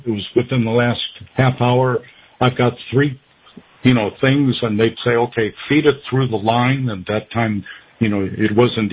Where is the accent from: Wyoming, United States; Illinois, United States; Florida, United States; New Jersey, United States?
Illinois, United States; And that's because I grew up near Chicago and used to listen to Top 40 radio and the disc jockeys